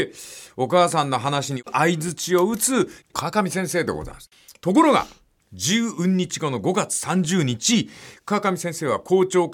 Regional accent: Fukuoka, Japan; born there; これは私福岡生まれですから断固として言います。

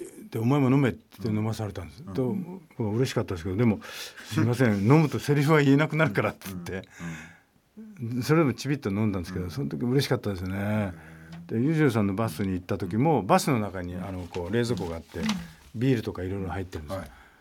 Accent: Kumamoto, Japan; accent: Kumamoto dialect; あと僕は熊本なんで訛りがあって

